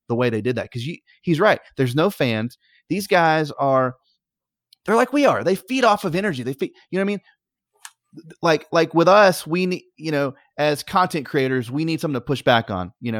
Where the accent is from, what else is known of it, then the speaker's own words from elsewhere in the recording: Georgia, United States; because I'm from Georgia, like you guys are.